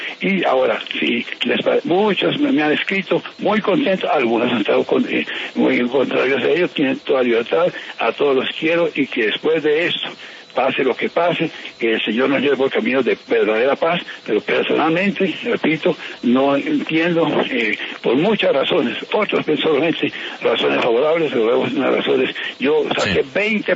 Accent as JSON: {"language": "Spanish", "town": "Garzón", "region": "Huila", "country": "Colombia", "tie": "born or raised there", "said": "en el diario de Huila, que es mi tierra. Yo soy oriundo de Garzón Huila, en donde fui obispo, lo mismo que fui en Armenia, ahora con 44 años de episcopado"}